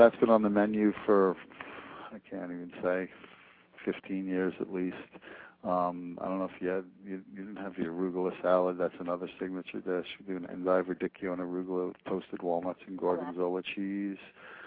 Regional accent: New York, United States; I grew up on Long Island, Western Long Island, Nassau County.

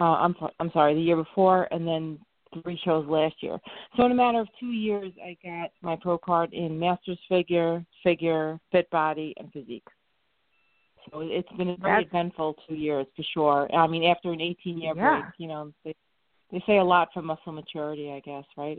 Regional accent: Staten Island, New York, United States; accent: Staten Island; That's the city, Staten Island, coming through.

